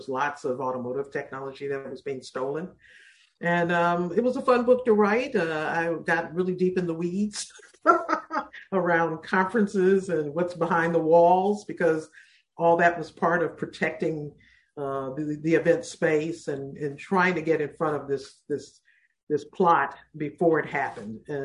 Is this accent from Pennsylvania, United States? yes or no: no; Detroit, Michigan, United States; held every year through my growing up in Detroit.